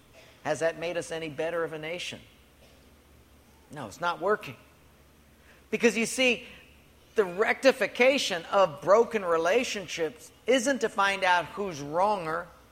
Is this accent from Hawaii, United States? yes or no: yes; Honolulu, Hawaii, United States; And I'm a boy from Palolo Valley, and so I'm looking.